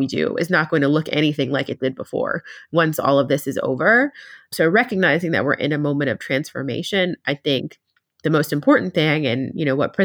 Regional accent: New Jersey, United States; So I grew up in Central Jersey, went to college up in Massachusetts.

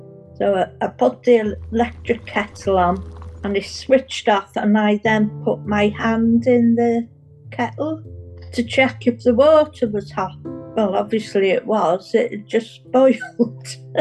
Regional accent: Mold, Wales, United Kingdom; I was born and brought up in Mould. My dad was from Dublin. My mum is Welsh, was Welsh. Yeah, I went to a Catholic school in Mould, primary school, and then to high school was a Catholic school.

